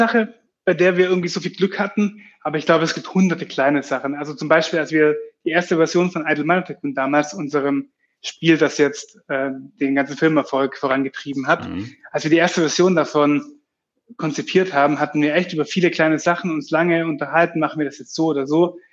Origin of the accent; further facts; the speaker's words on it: Baden-Württemberg, Germany; wir kommen ja auch ursprünglich aus dem Schwabenland, mehr so das typisch Schwäbische.